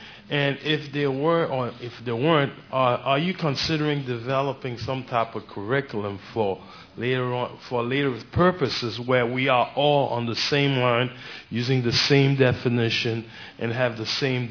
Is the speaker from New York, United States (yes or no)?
yes; New York, United States; I'm from New York